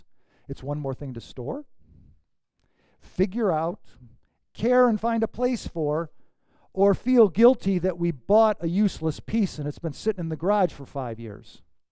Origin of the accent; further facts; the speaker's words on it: Detroit, Michigan, United States; I grew up in Detroit and she grew up in Seattle.